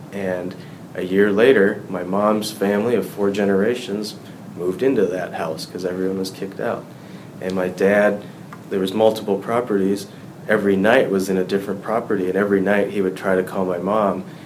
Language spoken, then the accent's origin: English; Uganda; And our family, we're from Uganda. I was fourth generation born there, and my dad moved there in the 50s because someone said there's good business opportunity.